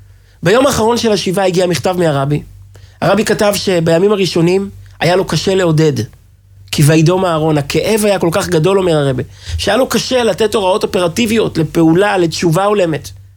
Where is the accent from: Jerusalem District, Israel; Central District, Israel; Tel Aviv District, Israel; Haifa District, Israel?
Central District, Israel; Kfar Chabad; גדלתי בכפר חבד.